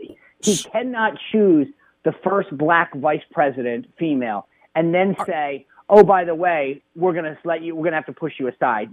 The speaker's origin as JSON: {"language": "English", "region": "Rhode Island", "country": "United States", "said": "And I'm sorry to say that my state here, Virginia, Connecticut, my home state of Rhode Island, are not any of the above."}